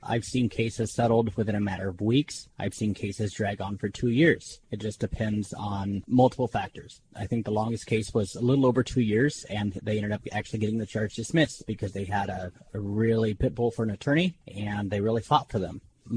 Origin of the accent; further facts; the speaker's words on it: Kalispell, Montana, United States; I am 36 years old. I grew up in Kalispell, Montana. I've been in the Bakken area since 2011.